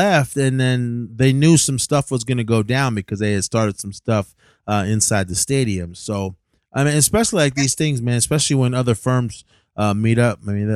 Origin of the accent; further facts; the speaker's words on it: Oakland, California, United States; Because for myself, growing up in Oakland, man, I had like a handful of buddies that I knew that were down for me